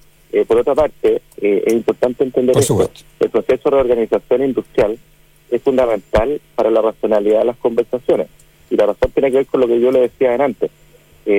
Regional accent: Chile

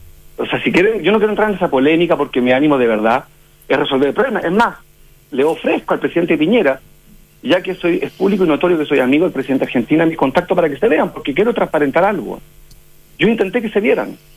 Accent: Chile; como chileno

